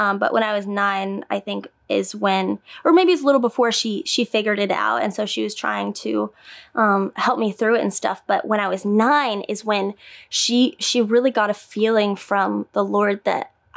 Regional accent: Indiana, United States; So I grew up in Indiana and my family has always been passionate lovers of Jesus

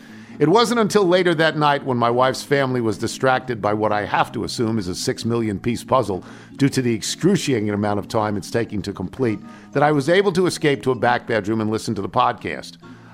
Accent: Baltimore, Maryland, United States; now in Dana Point, United States; retired in beautiful Dana Point, California, a beach town halfway between L.A. and San Diego, but I grew up in Baltimore.

